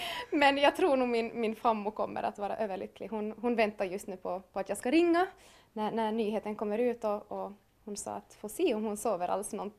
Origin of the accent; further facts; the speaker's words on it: Pedersöre, Ostrobothnia, Finland; Och sen har jag också varit på julmarknad förra söndagen hemma i Pedersöre